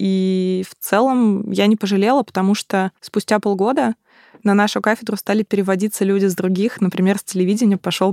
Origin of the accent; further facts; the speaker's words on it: Arkhangelsk, Arkhangelsk Oblast, Russia; Я из Архангельска, да, это северный город.